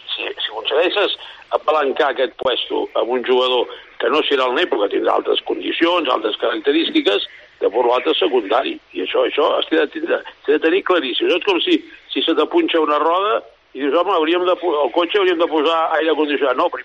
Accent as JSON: {"language": "Catalan", "town": "Guimerà", "region": "Catalonia", "country": "Spain", "tie": "born or raised there", "said": "Bé, home, estic aquí a Guimarà, al meu poble."}